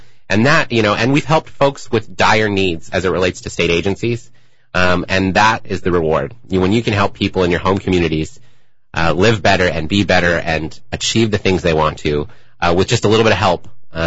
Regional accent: Washington, United States; serving the people of my hometown, my home communities, the region in which I was born and raised. My family's been here for 5 generations, 115 years.

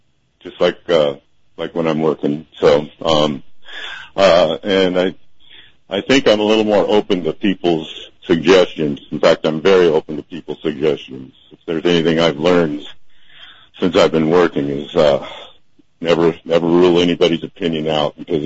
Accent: Seattle, Washington, United States; I was from Seattle, and it was really different in Seattle.

